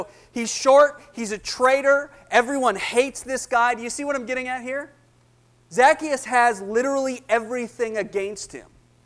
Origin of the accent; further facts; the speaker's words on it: Canada; I'm from Canada